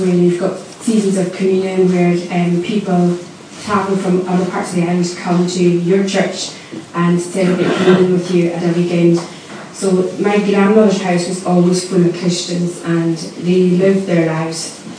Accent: Crossbost, Scotland, United Kingdom; North Locks, Cross Costley, yeah.

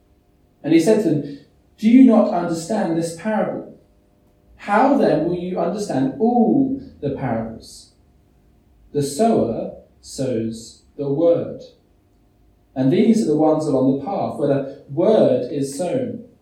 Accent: England, United Kingdom; So growing up in England, we would usually have these things called harvest services

